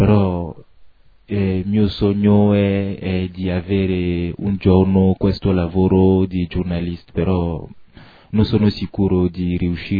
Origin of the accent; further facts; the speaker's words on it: Togo; now in Italy; Certo, quando la situazione cambia, vado nel mio paese, però adesso sono qui in Italia e penso di rimanere qui.